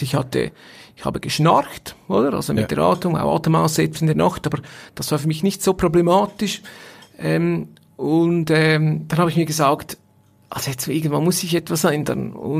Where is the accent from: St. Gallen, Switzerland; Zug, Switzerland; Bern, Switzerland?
St. Gallen, Switzerland; Rapperswil; Und ich bin aus Rapperswil